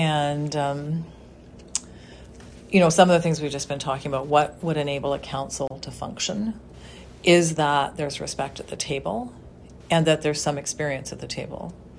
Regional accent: British Columbia, Canada; I love this town. It's my hometown. My soul is here.

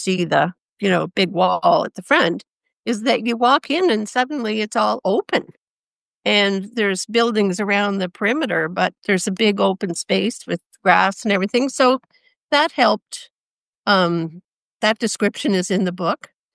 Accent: Ottawa, Ontario, Canada; one person on the panel was from Ottawa, and I'm from Ottawa.

